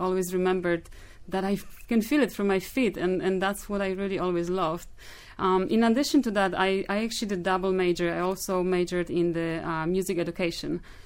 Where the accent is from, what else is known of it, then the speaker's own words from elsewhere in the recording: Poland; And I told him I was from the mountains. I'm a Highlander.